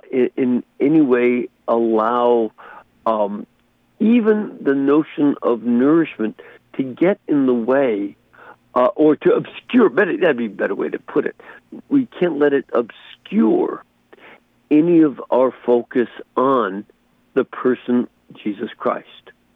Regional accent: Chicago, Illinois, United States; also born or lived in Florida / Colorado Springs / Wilmington, Delaware / Cleveland, Ohio; I was born in Chicago. When I was 2.5, we moved down to Florida. And then we came back to Chicago after a few years.

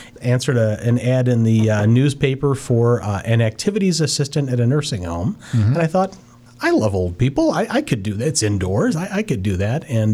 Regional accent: Cleveland, Ohio, United States; I grew up right here in Cleveland, Ohio. I'm a West Side kid. I grew up at St. Pat's West Park.

